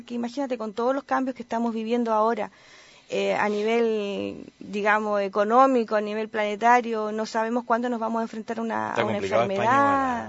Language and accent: Spanish; Magallanes, Chile; now in Alicante, Spain; Yo soy chilena, pero por sobre todas las cosas magallánicas.